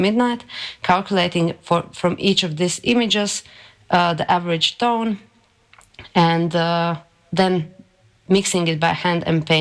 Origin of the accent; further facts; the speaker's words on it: Riga, Latvia; now in Ljubljana, Slovenia; Maybe it kind of became more relevant topic to me as I moved away from Riga, started living here in Ljubljana, and I think maybe more subconsciously started more thinking about identity, what, where I actually come from, how is it different from the people here